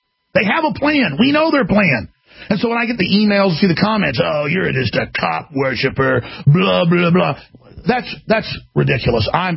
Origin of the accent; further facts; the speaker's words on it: United States; I'm resisting it because I'm an American, and this is my republic.